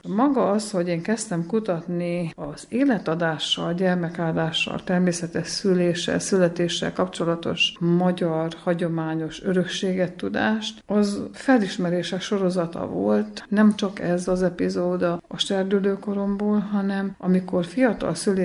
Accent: Magfalva, Mureș County, Romania; also born or lived in Erdőszentgyörgy; Hát én nagy Magfalva szerető vagyok, szülőfalumhoz ragaszkodó ember. Nem itthon születtem, első vagyok a családban, aki intézményben született Erdőszentgyörgyön, de itt nőttem fel.

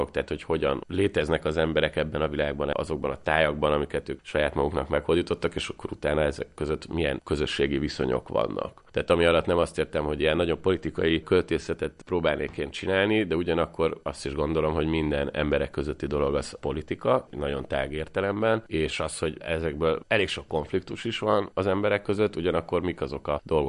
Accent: Budapest, Hungary; born there; Én egyébként tényleg Budán születtem a János kórházban, és mindig is a budai oldalon voltam bejelentve legalábbis a lakcímem.

